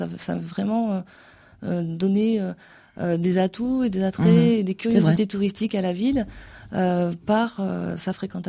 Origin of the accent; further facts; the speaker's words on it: Nouvelle-Aquitaine, France; Je suis basque, donc pour moi, c'est quand même Biarritz qui est mon coup de cœur.